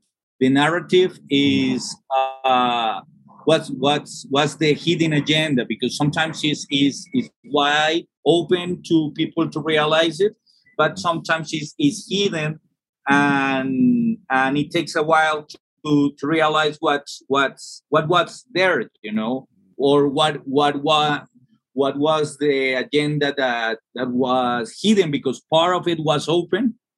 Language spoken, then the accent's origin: English; Garzón, Huila, Colombia; also born or lived in Bogotá; No, I was born here, but I was raised in Garzón Huila.